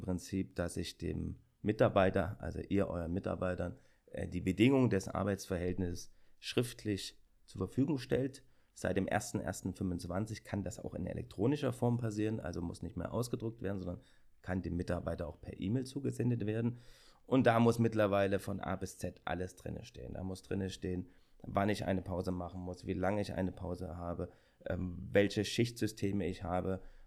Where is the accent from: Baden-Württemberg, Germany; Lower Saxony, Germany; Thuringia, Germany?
Thuringia, Germany; Weimar; Ich komme aus Weimar, bin Anwalt mit mehreren Kollegen